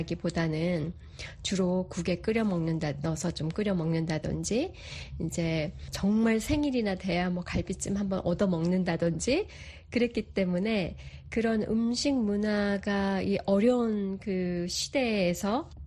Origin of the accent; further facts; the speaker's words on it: South Korea; 저는 뼛속 깊이 토종 한국인이죠. 한국 여자죠.